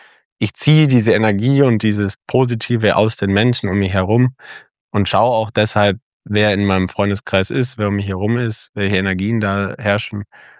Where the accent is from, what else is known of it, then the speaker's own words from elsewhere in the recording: Bavaria, Germany; Ich bin toll aufgewachsen im Allgäu.